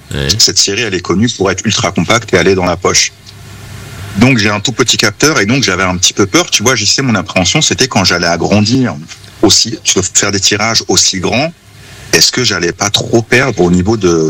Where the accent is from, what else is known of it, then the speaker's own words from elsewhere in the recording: Évreux, Normandy, France; Bref, Évreux City. Mais effectivement, j'ai grandi à la Madeleine et voilà, j'ai un attachement avec ce quartier.